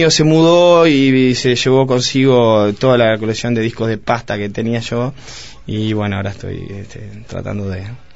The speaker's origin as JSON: {"language": "Spanish", "region": "Tacuarembó", "country": "Uruguay", "said": "yo soy de Tacuarembó, entonces desde que mi padre, que era chico, me iba a pescar con él"}